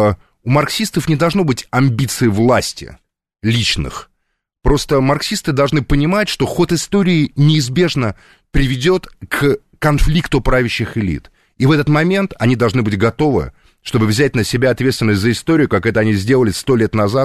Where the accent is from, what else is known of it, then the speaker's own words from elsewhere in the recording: Moscow, Russia; хоть я и коренной москвич, но у меня украинские корни, безусловно.